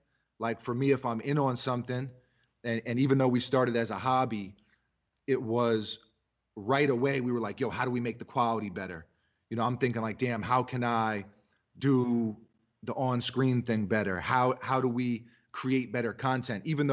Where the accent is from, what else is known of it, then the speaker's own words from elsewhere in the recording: New York City, New York, United States; I'm from New York City and sneakers are a part of the culture.